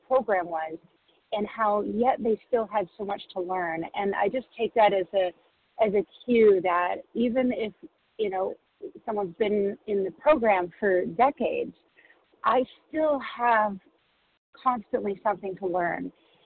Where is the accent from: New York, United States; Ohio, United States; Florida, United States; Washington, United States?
Washington, United States; I'm from Washington State.